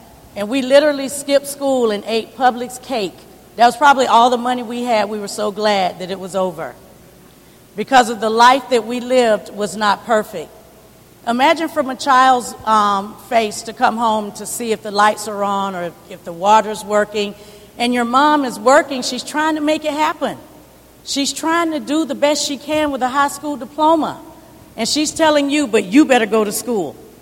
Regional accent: St. Petersburg, Florida, United States; I was born and raised here in St. Petersburg. I was born in Mercy Hospital. That's where African Americans were born, and we called it on the Deuces back then, on 22nd Street.

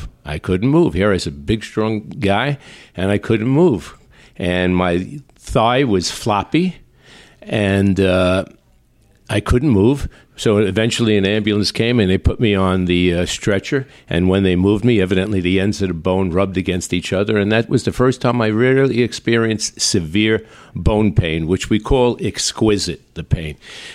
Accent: Brooklyn, New York, United States; I grew up in Brooklyn, the streets of Brooklyn.

